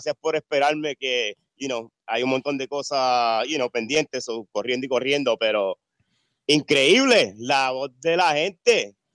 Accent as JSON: {"language": "Spanish", "country": "Puerto Rico", "tie": "born or raised there", "said": "me crié en Puerto Rico un buen tiempo y como que yo tengo muchas amistades puertorriqueñas y dominicanas."}